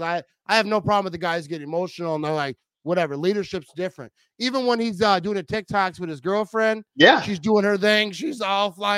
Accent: Wisconsin, United States; No, but, like, I grew up in Wisconsin. I lived in Wisconsin my whole life.

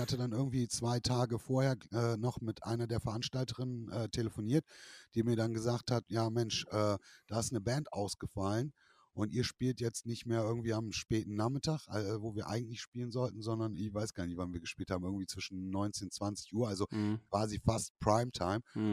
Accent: Bremen, Germany; ich bin selber Bremer und ich bin in Bremen aufgewachsen, habe da jahrelang gelebt.

